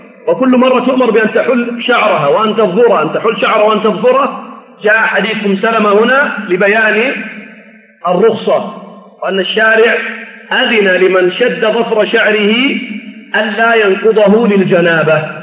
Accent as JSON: {"language": "Arabic", "country": "Sudan", "said": "عندنا في السودان مثلا تسمى بالمشاط مثلا أو بالمسايل تشد على الرأس"}